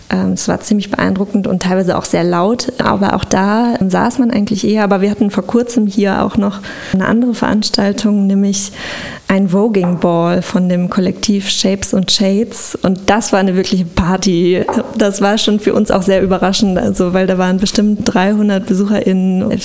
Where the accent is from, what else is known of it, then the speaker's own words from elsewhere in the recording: Düsseldorf, North Rhine-Westphalia, Germany; also born or lived in Duisburg; ich bin in Duisburg geboren, aber nur durch Zufall. Ich bin in Düsseldorf aufgewachsen. Meine Eltern wollten nur in dieses Krankenhaus fahren in Duisburg. Also ich bin eigentlich schon, man könnte auch sagen, ich wäre in Düsseldorf geboren.